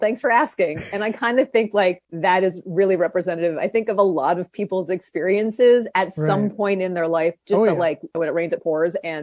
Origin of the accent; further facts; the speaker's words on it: Toronto, Ontario, Canada; as someone who's from Toronto, I grew up in Toronto